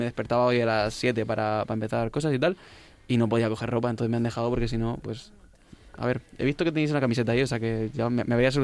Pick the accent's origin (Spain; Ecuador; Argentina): Spain; Region of Murcia; Soy murciano.